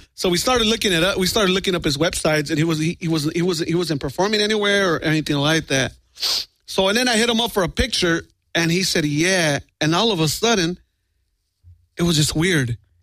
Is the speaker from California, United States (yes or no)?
yes; Los Angeles, California, United States; And I think he got kind of scared because I told him I was from Mount Washington, and he knows that's kind of next to Glendale.